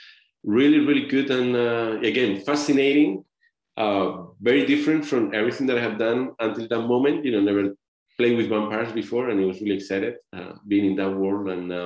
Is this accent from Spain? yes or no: yes; Spain; I'm from Spain, shot my first film in Argentina, in Spanish, a teen comedy.